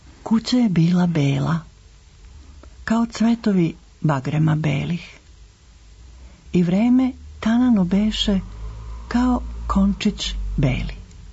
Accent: Senta, Vojvodina, Serbia; born there; also born or lived in Belgrade; Rođena sam u Senti, na severu Vojvodine.

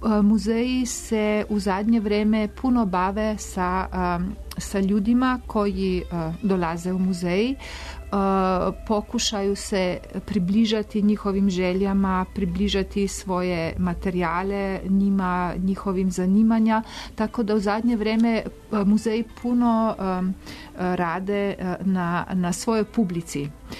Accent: Slovenia; Serbian is a second language; Kod nas u Sloveniji imamo Noć muzeja i tada nemamo ulaznica za muzej

